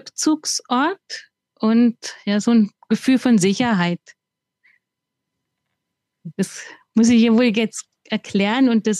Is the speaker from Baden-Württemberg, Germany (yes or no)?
yes; Hilzingen, Baden-Württemberg, Germany; Ich komme aus Baden-Württemberg, aus Hilzingen. Das ist so ein kleiner Ort im Landkreis Konstanz.